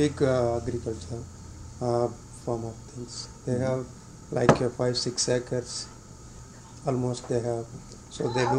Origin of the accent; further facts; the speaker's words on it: Tamil Nadu, India; now in United States; I lived in a small village in Tamil Nadu, southern India.